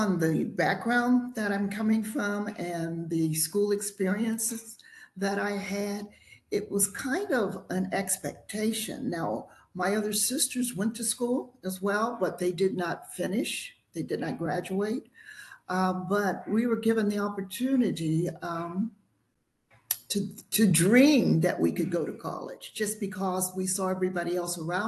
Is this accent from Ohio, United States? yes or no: yes; Youngstown, Ohio, United States; also born or lived in Mississippi; I am originally from, well, born in Mississippi, but I grew up in Youngstown, Ohio. So that's where I spent most of my childhood in Youngstown.